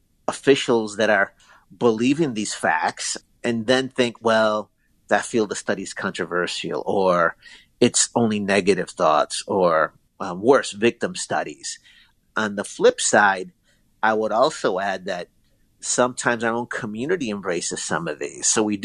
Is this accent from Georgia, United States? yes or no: no; Texas, United States; We're Texans, right? No one would dare question me as an American if I said I'm Texan. I don't have to say I'm Texan-American.